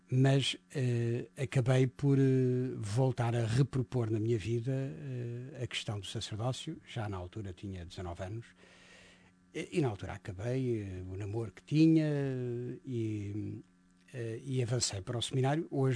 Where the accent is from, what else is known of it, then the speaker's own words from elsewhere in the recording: Óbidos, Leiria, Portugal; nasce essencialmente no meu encontro com a paróquia de Óbidos, de onde sou.